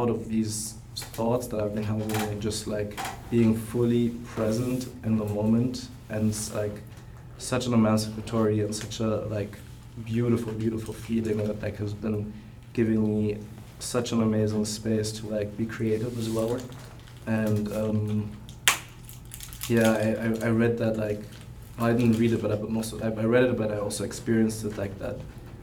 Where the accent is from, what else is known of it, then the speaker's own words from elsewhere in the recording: Germany; English is a second language; I'm visiting from Germany. This is my first time in New York, actually.